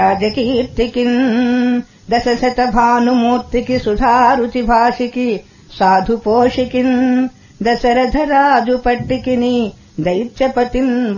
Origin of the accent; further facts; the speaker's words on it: Vannachintalapudi, Andhra Pradesh, India; మాది తూర్పుగోదావరి జిల్లా అమలాపురం దగ్గరలో ఉన్న వన్నచింతలపూడి మా గ్రామం.